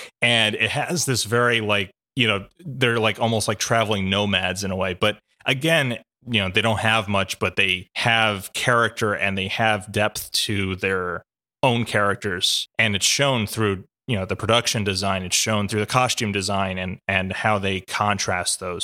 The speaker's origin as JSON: {"language": "English", "country": "Australia", "said": "This is what I represent as an Australian director."}